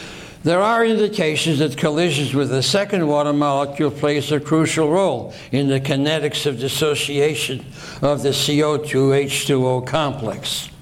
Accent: Kaunas, Kaunas County, Lithuania; born there; English is a second language; On October 12, 1911, I was born in Kaunas, Lithuania.

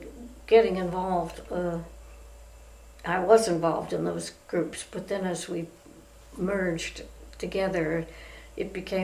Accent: New York, United States; Long Island.

